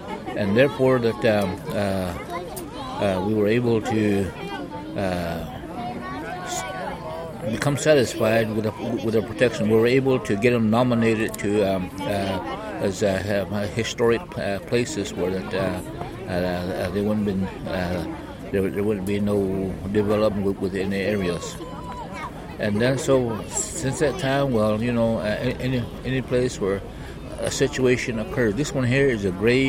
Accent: United States; And then so we stand as one with the Standing Rock tribe, not only the Arapaho, but I'm from the Arapaho tribe.

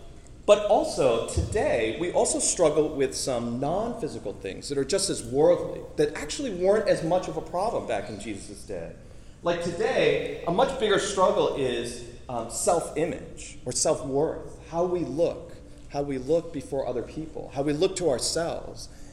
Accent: Boston, Massachusetts, United States; As some of you know, I was born in Boston. And Boston, for most of my childhood and teenage years and college years, was a city of loser sports teams.

